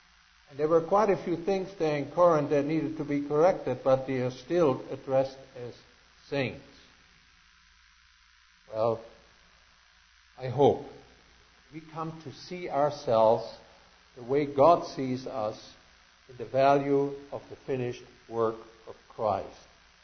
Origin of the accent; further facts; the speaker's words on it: Germany; when I grew up in Germany, we didn't have musical instruments at home